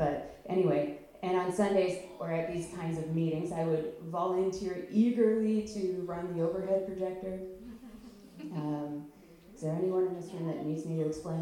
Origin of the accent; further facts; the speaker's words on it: Yellowknife, Northwest Territories, Canada; I am from Yellowknife, Northwest Territories.